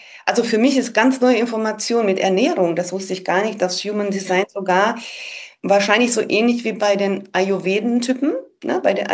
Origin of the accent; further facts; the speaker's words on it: Hungary; born there; German is a second language; ich bin gebürtig aus Ungarn